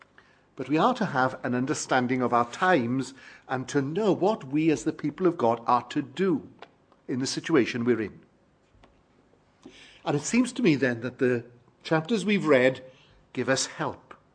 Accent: Wales, United Kingdom; I was brought up in Wales in a little town called Lacha, and I read the reports there.

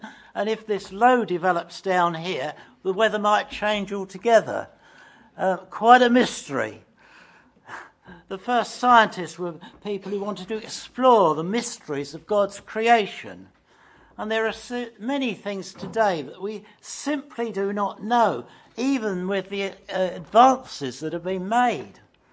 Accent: England, United Kingdom; As an Englishman, I have a reputation, as others do, of always speaking about the weather.

